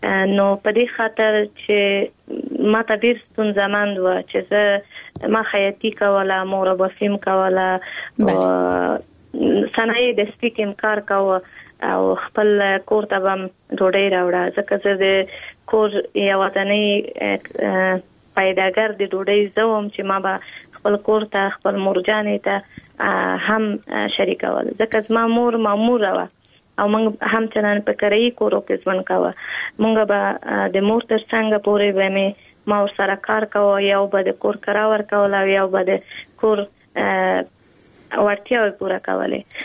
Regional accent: Kabul, Afghanistan; په کابل کې زیږیدلې یم په کابل کې لویه شوی یم

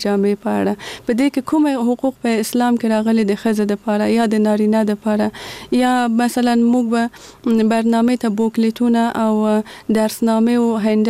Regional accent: Kabul, Afghanistan; زه په کابل کې زغیدلې یم او دلته مجوون کړی.

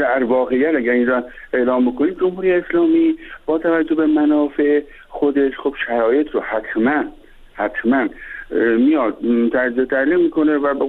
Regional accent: Iran; به عنوان یک ایرانی که در ایران زندگی میکنم

